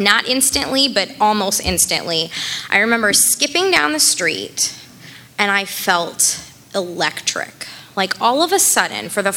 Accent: Tampa, Florida, United States; and like I said, I grew up in South Tampa. So I've been to Gasparilla every year since I was like knee high to a duck.

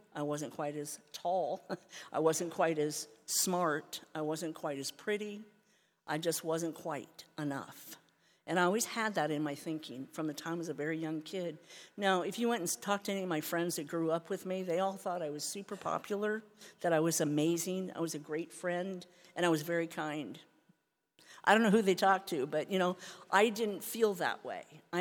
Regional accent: Seattle, Washington, United States; But so I was raised in Seattle, Washington

